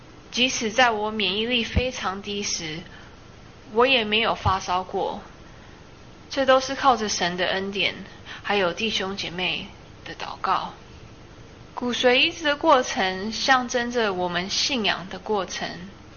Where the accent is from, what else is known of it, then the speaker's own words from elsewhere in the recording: Taipei, Taiwan; born there; 我出生在台北。